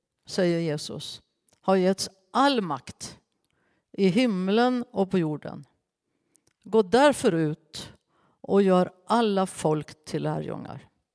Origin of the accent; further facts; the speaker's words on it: Nyköping, Södermanland, Sweden; När jag var 13 år så satt jag i ett möte som det här i Nyköping där jag kommer ifrån.